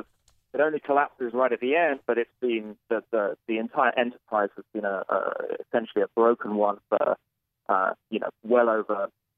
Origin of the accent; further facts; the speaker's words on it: United Kingdom; I mean, I'm British